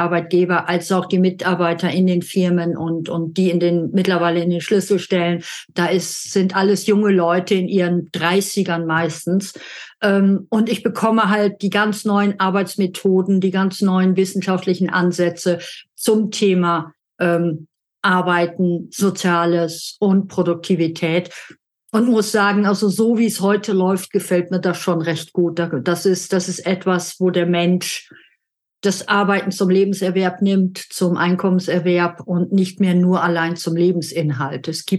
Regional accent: Germany; moved away as an adult; now in Austria; Für mich hat sich's angehört, wie ich als Deutsche vor 23 Jahren nach Österreich übersiedelt bin.

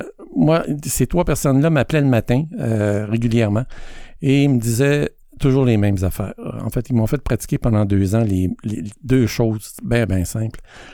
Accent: Quebec, Canada; now in Montreal, Canada; on a décidé de m'envoyer chez une des sœurs de ma mère à Montréal, alors que je viens des cantons de l'Est, pour aller continuer ma vie.

